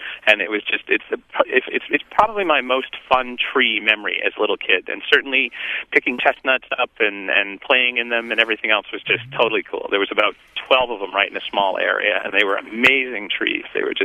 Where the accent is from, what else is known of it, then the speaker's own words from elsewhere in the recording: Massachusetts, United States; growing up in New England in Massachusetts, we had a little area of chestnut trees not too far from my house that my brother and I used to play